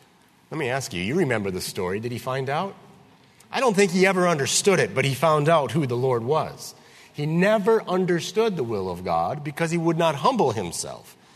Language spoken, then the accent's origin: English; Wisconsin, United States; like where I grew up in Wisconsin, I lived along the St. Croix River